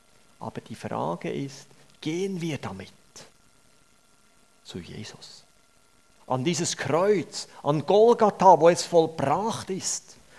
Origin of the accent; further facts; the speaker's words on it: Thun, Bern, Switzerland; Und das ist für mich als Thuner und für uns als Schweizer einfach zu sagen.